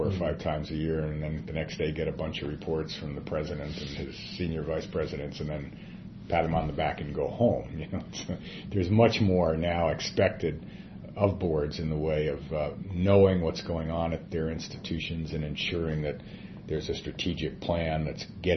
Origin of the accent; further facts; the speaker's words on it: New York City, New York, United States; I grew up in New York City, and so being in Washington even half time for 15 months was a little like back to the future.